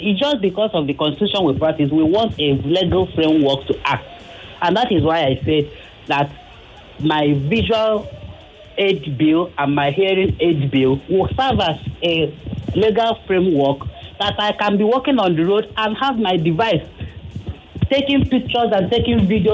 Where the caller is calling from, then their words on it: Ikeja, Lagos, Nigeria; I'm calling from Ikeja.